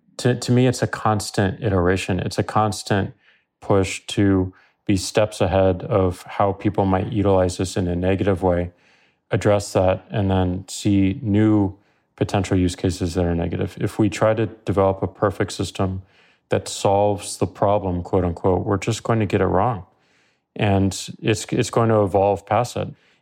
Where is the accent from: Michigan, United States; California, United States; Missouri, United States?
Missouri, United States; St. Louis; I come from a very conservative state of Missouri, where St. Louis, my hometown, is much more liberal.